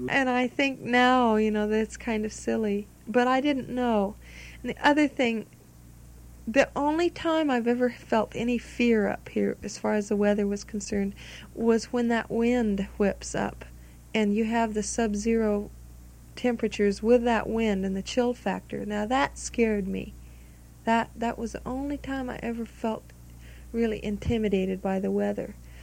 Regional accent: Flagstaff, Arizona, United States; But I was from Flagstaff, Arizona, and it's 12,000 feet up in the mountains.

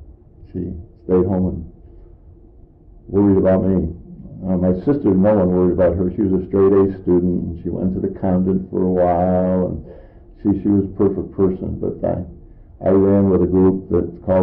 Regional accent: Hartford, Connecticut, United States; I was born in Connecticut. I was born in Connecticut in the south end of Hartford, a fairly rough area. Had a sister, lived in an eightplex, got my early education in the public elementary schools of Hartford.

